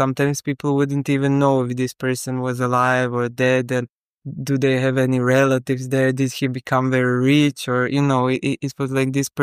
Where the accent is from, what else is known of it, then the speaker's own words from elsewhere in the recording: Croatia; she's from Chile, I'm from Croatia.